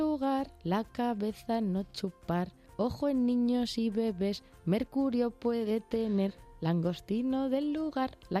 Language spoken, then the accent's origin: Spanish; Belmonte, Spain; iré a mi pueblo, Belmonte, que soy de allí y siempre hay que volver en Navidad